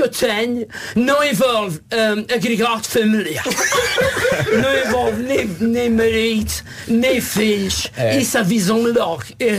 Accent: Azores, Portugal; born there; nasci em São Miguel

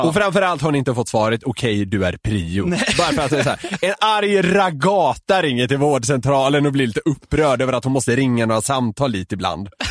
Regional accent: Gothenburg, Västra Götaland County, Sweden; min hemstad Göteborg

